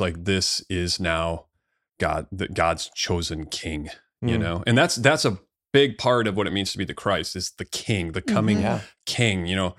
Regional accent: Lowell, Massachusetts, United States; I feel that I'm more Lowell than most Lowell people because I come from a very blue-collar family. You know, it was all trucks and camo and hunting and NASCAR.

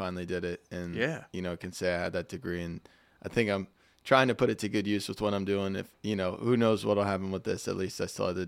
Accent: Pennsylvania, United States; Yeah, so I grew up in Amish country, lived next to a farmer, but we have a great family.

